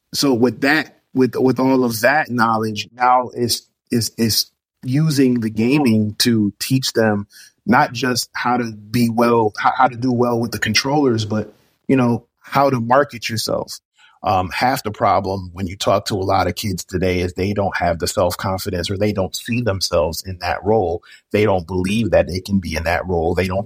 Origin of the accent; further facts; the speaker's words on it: Suwanee, Georgia, United States; I am from Sewanee, Georgia